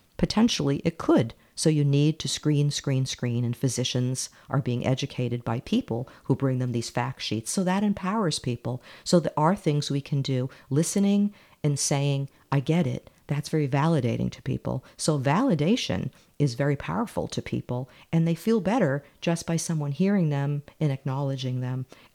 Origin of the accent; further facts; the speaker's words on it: Massachusetts, United States; I grew up in Massachusetts and I remember W.R. Grace. I remember reading about it in the Boston Globe.